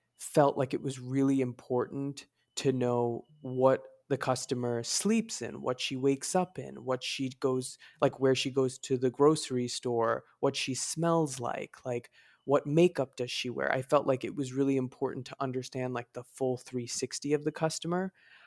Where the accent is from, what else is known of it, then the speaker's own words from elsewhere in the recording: New York, United States; And then I grew up in New York.